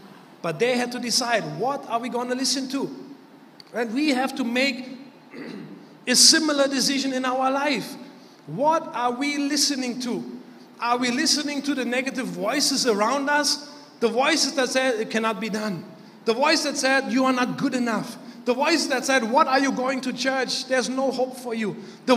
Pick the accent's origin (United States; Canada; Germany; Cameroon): Germany; English is a second language; I remember growing up in Germany.